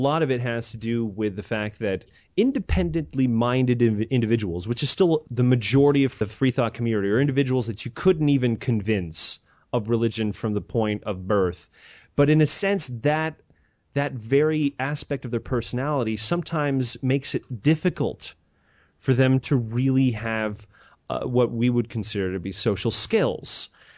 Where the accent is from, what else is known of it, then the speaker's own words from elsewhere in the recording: Montreal, Quebec, Canada; you know, I come from Montreal, and in Montreal, if you cross the road when you're not supposed to, you will get run over.